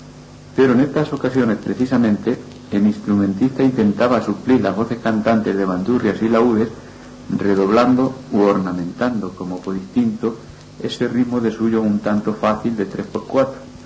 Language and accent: Spanish; Castilla-La Mancha, Spain; yo soy manchego nato